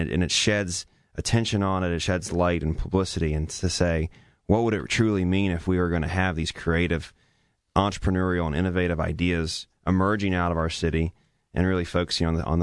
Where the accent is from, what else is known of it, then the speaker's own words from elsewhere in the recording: Charlottesville, Virginia, United States; Well, I'm from Charlottesville, that's for one thing.